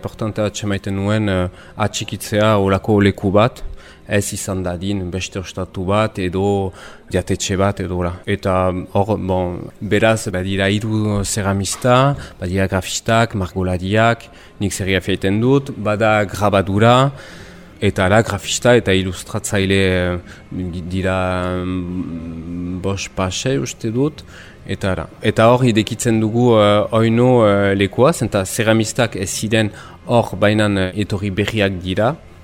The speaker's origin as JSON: {"language": "Basque", "town": "Mauléon", "region": "Nouvelle-Aquitaine", "country": "France", "said": "Ni Maulekoa naiz ere, Xibotara naiz"}